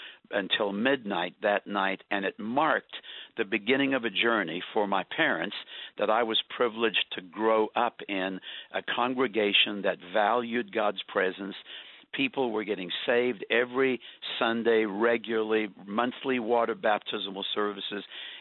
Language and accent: English; South Africa; Well, I was born and raised in South Africa, Susie, to British parents.